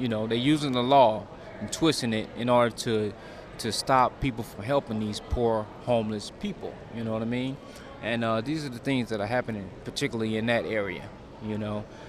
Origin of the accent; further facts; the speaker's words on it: Mobile, Alabama, United States; I came up here from Mobile, Alabama, in an isolated community where we are actually behind times in the sense of education, human rights, economics